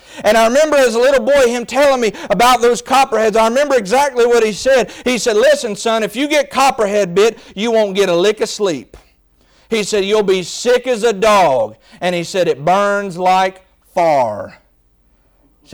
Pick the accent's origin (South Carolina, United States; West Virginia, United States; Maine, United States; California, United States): West Virginia, United States; Y'all know I'm from West Virginia, and we got some crazy folks up in the mountains of West Virginia.